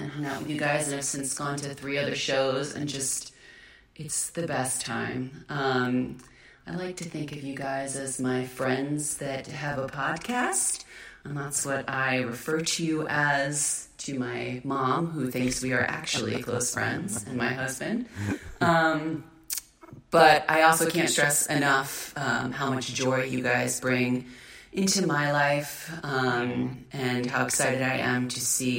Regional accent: Philadelphia, Pennsylvania, United States; also born or lived in Jupiter, Florida; I live outside of Boston now, but I'm originally from Philadelphia and Jupiter, Florida

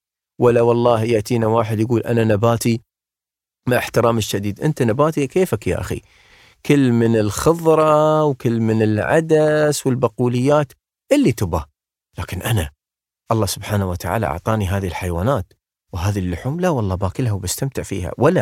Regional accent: United Arab Emirates; لاني انا اماراتي ولا اني انا يعني انتمي لهاي البلد،

